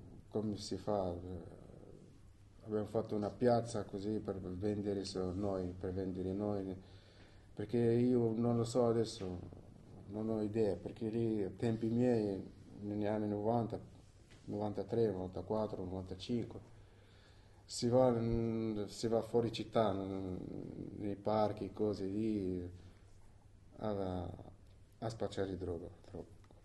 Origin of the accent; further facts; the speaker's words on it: Tunisia; Italian is a second language; now in Italy; Io sono tunisino, vengo dalla Tunisia. Sono qui in Italia dal 93, per conto, 18 anni più o meno, 18 anni. Nel 93 sono arrivato in Italia.